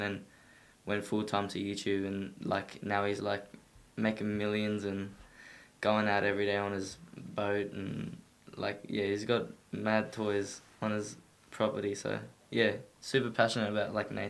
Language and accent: English; Darwin, Northern Territory, Australia; now in Mudura, Australia; I'm a proud Wonkamara and Kamilaroi boy. I was born in Darwin, and I lived there for about 11 years, and I moved to Mudura 4 years ago to be closer to country, and most of my mob's down here